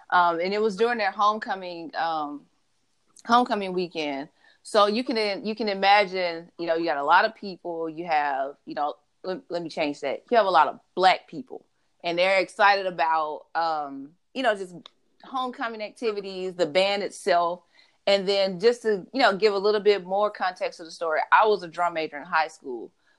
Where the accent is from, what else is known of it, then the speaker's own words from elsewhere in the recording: Birmingham, Alabama, United States; moved away as an adult; now in Atlanta, United States; based in Atlanta, born and raised in Birmingham, moved over here to kind of give myself a bigger and better challenge